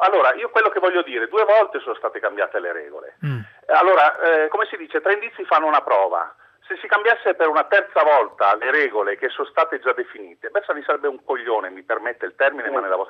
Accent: Veneto, Italy; sono del Veneto

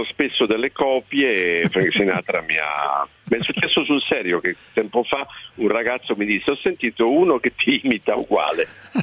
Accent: Ascoli Piceno, Marche, Italy; born there; also born or lived in Milan / Bari / Padua; Sono nato ad Ascoli Piceno, sono di origine napoletana, però ho vissuto a Milano, a Bari, a Padova, in tanti posti diversi

